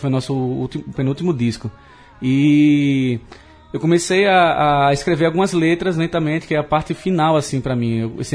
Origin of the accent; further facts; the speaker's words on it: São Cristóvão, Sergipe, Brazil; Eu morei desde, eu nasci em São Cristóvão, então uhum. Eu morei até o ano passado. E, pô, eu teve uma época mágica, cidade de interior mesmo